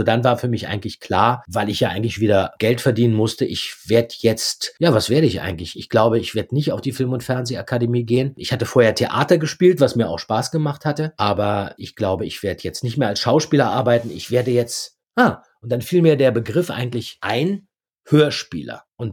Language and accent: German; Berlin, Germany; Als Berliner hatte man da immer ganz gute Karten.